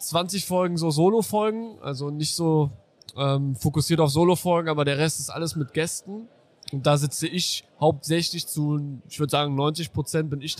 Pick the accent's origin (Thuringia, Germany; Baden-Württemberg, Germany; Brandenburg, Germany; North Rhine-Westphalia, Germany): North Rhine-Westphalia, Germany; Düsseldorf; ich komme eigentlich aus Düsseldorf, bin 26